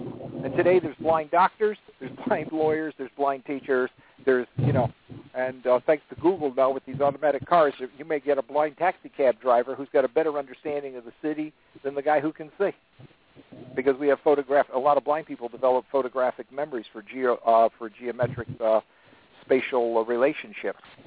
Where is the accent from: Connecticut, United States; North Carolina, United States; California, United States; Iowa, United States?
Connecticut, United States; And I walked it all as a kid, too, 308 miles of roads in my hometown. And I knew all those roads, and I knew half the state of Connecticut.